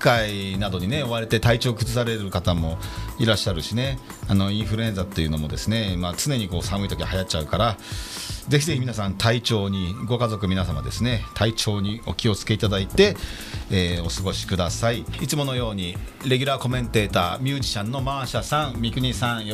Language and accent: Japanese; Yokohama, Kanagawa, Japan; 私横浜鶴見区出身